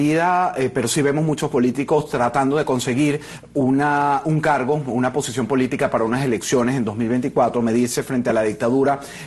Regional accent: Venezuela; como venezolano

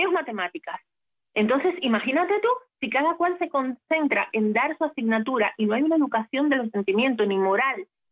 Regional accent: Cuba; cuando algunas personas hablan conmigo y se enteran que soy cubana, a mí y a mis amigas se lo hacen, ¿cubana? ¿Que tú eres cubana? La gente no me cree. No, porque es que tú no hablas como cubana. Y yo me siento cubana 100%.

